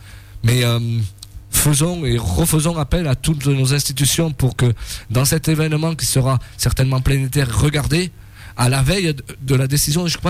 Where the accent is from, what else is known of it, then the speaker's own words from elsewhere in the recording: Cahors, Occitanie, France; je suis natif du Lot, de Cahors.